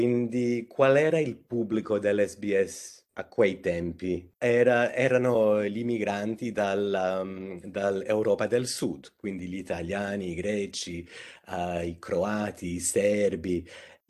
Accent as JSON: {"language": "Italian", "town": "Perth", "region": "Western Australia", "country": "Australia", "tie": "born or raised there", "second_language": "Italian", "said": "Io sono australiano, sono cresciuto a Perth, in un quartiere con tantissimi italiani, croati"}